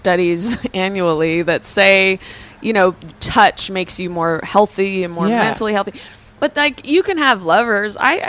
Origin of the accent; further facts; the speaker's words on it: Oakland, California, United States; I grew up in Oakland, and, you know, I was co-parented by a black woman